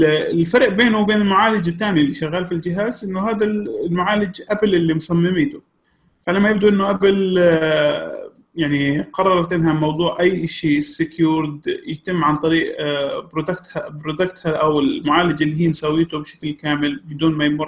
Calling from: Saudi Arabia; فانا من السعوديه بسجل

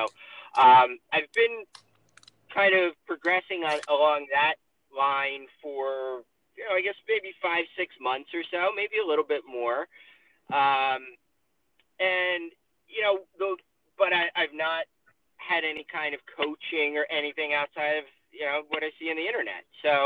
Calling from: Pennsylvania, United States; I'm in Pennsylvania. I'm about a half hour outside of Philly. North.

